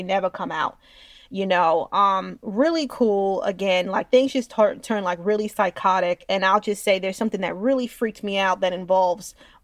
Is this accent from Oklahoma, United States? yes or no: no; Westchester, New York, United States; I'm from Westchester, guys, and Westchester's fancy.